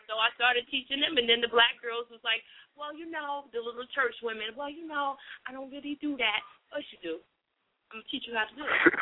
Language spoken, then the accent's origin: English; New Jersey, United States; I currently live in the South, but I'm not from the South. I'm born and raised in Jersey